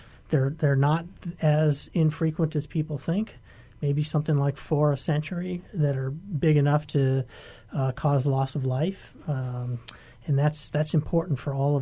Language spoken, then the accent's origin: English; California, United States; now in Hawaii, United States; I grew up in California, and so we used to have these drills all the time